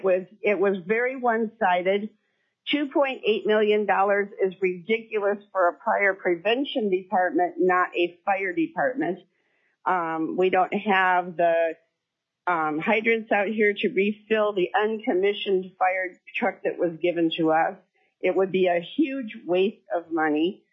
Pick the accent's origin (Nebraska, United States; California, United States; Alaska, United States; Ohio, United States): Alaska, United States; Two Rivers; I am from Two Rivers, Alaska